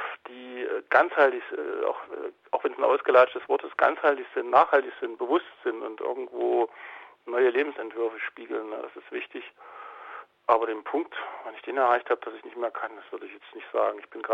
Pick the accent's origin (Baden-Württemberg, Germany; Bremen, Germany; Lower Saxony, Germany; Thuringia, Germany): Thuringia, Germany; Gera; hier auch in Gera, in meiner Heimatstadt